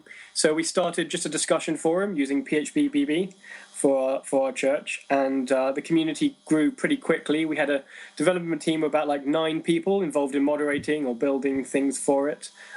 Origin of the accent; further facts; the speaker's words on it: Manchester, North West England, United Kingdom; I'm from Manchester.